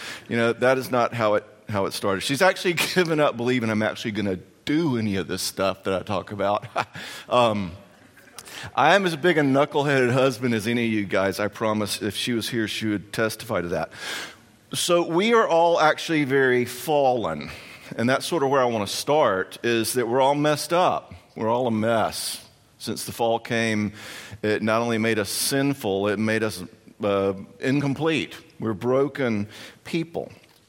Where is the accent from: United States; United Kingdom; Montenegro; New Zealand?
United States; the South; And yes, I do say y'all. I'm from the South.